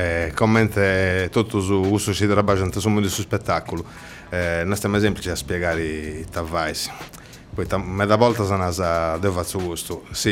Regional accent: Meana Sardo, Sardinia, Italy; now in Cagliari, Italy; Deo me ne sono andato da Meana poi venire a studiare in su università in Casteddu

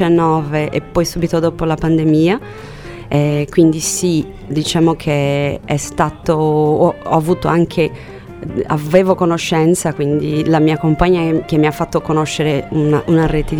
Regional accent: São Paulo, Brazil; Italian is a second language; moved away as an adult; now in Italy; io sono di São Paulo e ho deciso di lasciare São Paulo, che è una città grandissima e caotica, per fare un'esperienza nuova, cercando un luogo più piccolo e più tranquillo per vivere.

